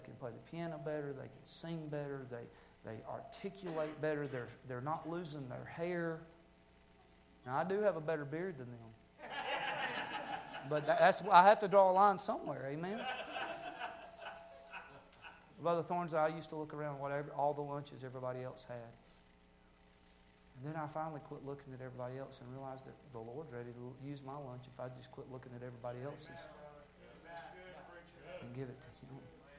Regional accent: Appalachia, United States; I'm from Appalachia.

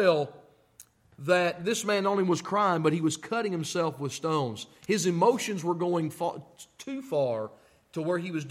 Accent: the South, United States; I'm from the South.

